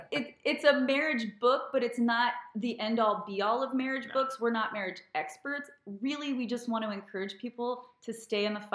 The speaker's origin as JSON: {"language": "English", "town": "Dallas", "region": "Texas", "country": "United States", "tie": "born or raised there", "said": "And then I grew up in Dallas, which is like the belt buckle of the Bible Belt."}